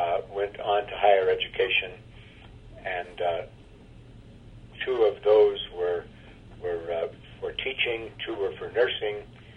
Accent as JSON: {"language": "English", "town": "Yorktown Heights", "region": "New York", "country": "United States", "tie": "born or raised there", "said": "I grew up in Yorktown Heights, New York, which was kind of rural, not thoroughly rural, but for example, we lived in a house that had 4 acres"}